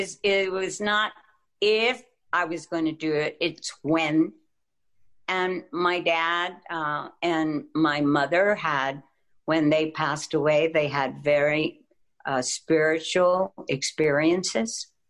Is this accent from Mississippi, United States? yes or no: no; Texas, United States; born there; Well, I was born in Texas. The same midwife that delivered my father delivered me in a very humble home.